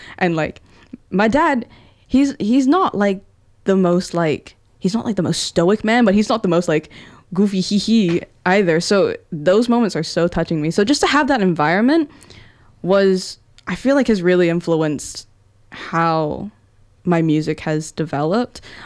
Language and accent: English; Wellington, New Zealand; first language English; I was born and raised in Wellington, so English is my first language